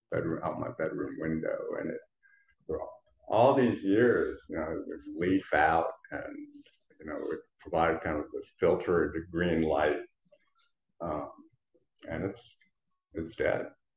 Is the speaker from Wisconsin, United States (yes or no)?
yes; Wisconsin, United States; I'm from Wisconsin, so, you know, cold weather is like, we think this is cold